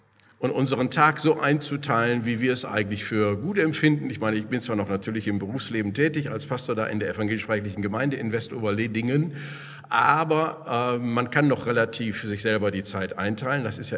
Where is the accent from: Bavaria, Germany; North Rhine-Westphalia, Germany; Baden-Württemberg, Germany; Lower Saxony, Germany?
Lower Saxony, Germany; Westoverledingen; ich komme aus Westoverledingen, das liegt zwischen Leer und Papenburg in Ostfriesland, noch in Ostfriesland.